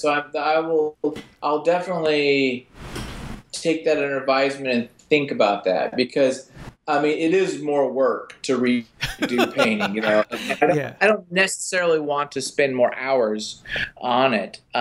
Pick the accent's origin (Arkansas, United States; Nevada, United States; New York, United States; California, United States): Arkansas, United States; Little Rock; Yeah, I mean, I grew up in Little Rock, Arkansas, and so I read comics as a kid.